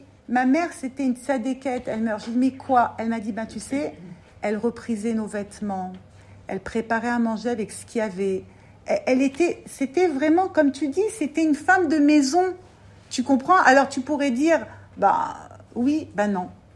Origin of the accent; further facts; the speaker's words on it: France; nous, on vient de France